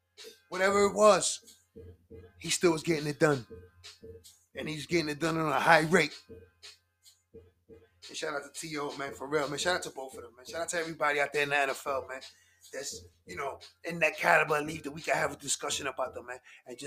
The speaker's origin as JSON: {"language": "English", "region": "New York", "country": "United States", "said": "You know, I am a New Yorker, but I also drew a side."}